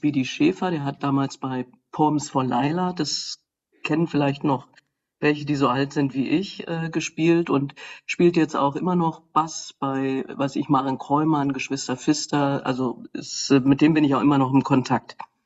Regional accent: Berlin, Germany; born there; ich bin ja auch keine Hamburgerin, ich bin ja in Berlin geboren und das zählt ja gar nicht

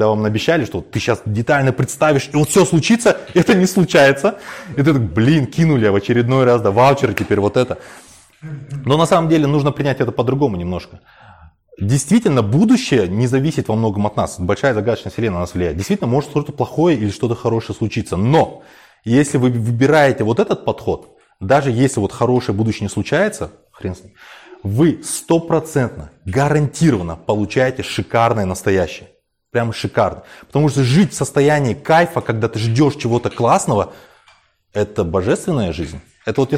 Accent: Kazakhstan; Мы, казахи, сами себя уничтожаем информационно.

